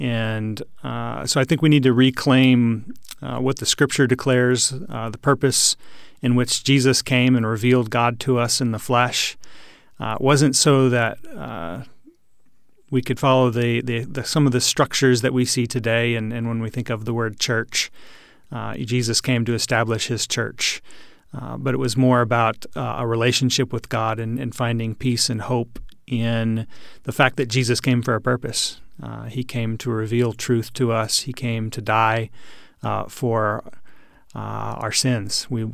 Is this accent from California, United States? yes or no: no; Houston, Texas, United States; I'm from Houston, Texas